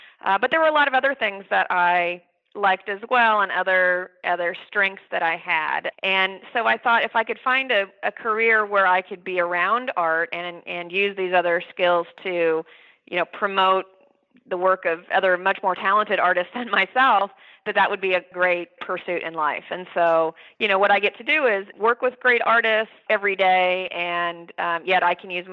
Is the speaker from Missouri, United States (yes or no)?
yes; Kansas City, Missouri, United States; I grew up in Kansas City